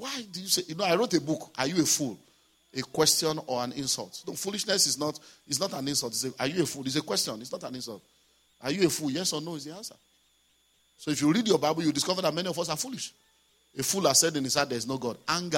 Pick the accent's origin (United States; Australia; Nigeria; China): Nigeria; now in United Kingdom; So I get that, say, oh, I'm a pastor from Nigeria, these are my books.